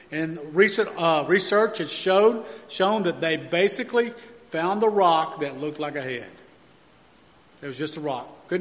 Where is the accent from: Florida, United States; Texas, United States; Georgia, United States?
Texas, United States; Yesterday, I was driving to my hometown, actually 2 days ago, in Texas